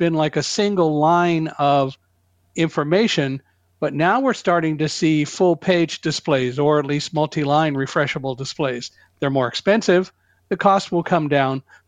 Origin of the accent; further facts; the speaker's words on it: Chicago, Illinois, United States; born there; So I was born in Chicago, and I was born 2 months premature.